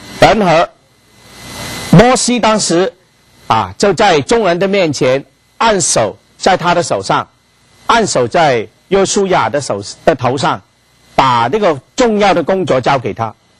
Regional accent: China; 这个我们中国人很喜欢的叫什么呢？吃自助餐呢

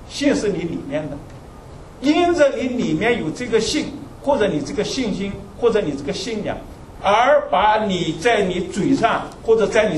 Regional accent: China; moved away; 我们在中国，小时候在国内的时候，不像现在啊。我们那个时候游泳没有游泳池的啊，我们游泳都是跑到那个河里头，跳到河里去学游泳的啊

